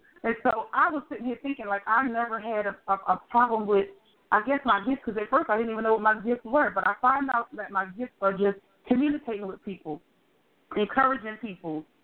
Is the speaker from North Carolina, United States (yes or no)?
no; Philadelphia, Pennsylvania, United States; now in Georgia, United States; because I'm from Philadelphia, born and raised, but I live in Georgia now.